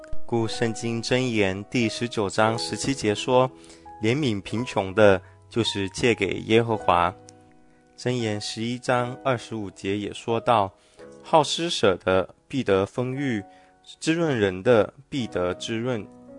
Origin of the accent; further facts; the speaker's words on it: Hong Kong; 我成长于经济起飞阶段的香港，家境清贫，曾住山边寮屋及政府屋村